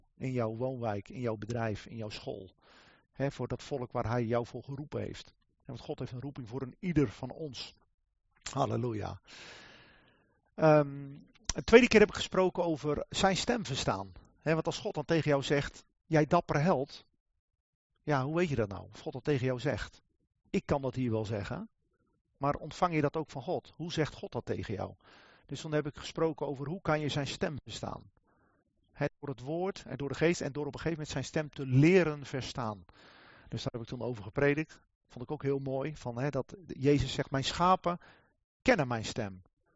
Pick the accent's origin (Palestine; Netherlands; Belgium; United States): Netherlands; Bunschoten-Spakenburg, Utrecht; Ik ben hier samen met mijn vrouw Bettina. Wij komen oorspronkelijk uit Bunschoten-Spakenburg. Daar zijn we opgegroeid in de vishandel. Jullie kennen het misschien wel, Bunschoten-Spakenburg, vishandels en bakkers. Dus de eerste 25 jaar van ons leven zaten we in die vishandel.